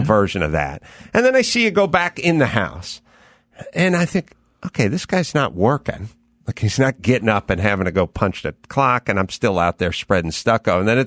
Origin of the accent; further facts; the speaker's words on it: North Hollywood, California, United States; I grew up out here in North Hollywood